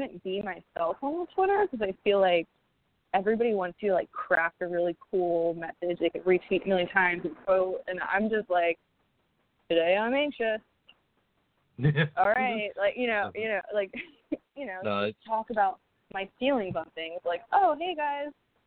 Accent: Philadelphia, Pennsylvania, United States; I'm from Philly, like, the suburbs of Philly, so, like, I have no filter sometimes

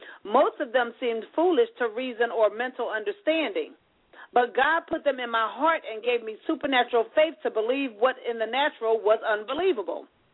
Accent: Fenton, Missouri, United States; the fact that I was a woman from Fenton, Missouri, whom no one knew, wouldn't make any difference in my life or ministry.

